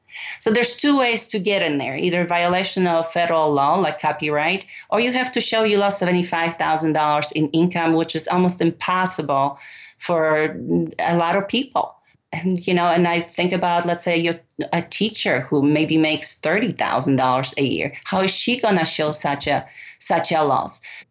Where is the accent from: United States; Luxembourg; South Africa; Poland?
Poland; English is a second language; moved away as an adult; I was born and raised in Poland. You know, I moved here when I was 18